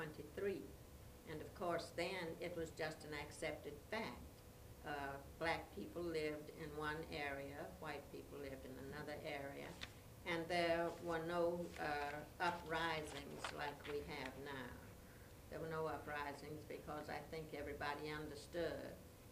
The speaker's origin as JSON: {"language": "English", "country": "United States", "said": "I am an American of Bahamian parents."}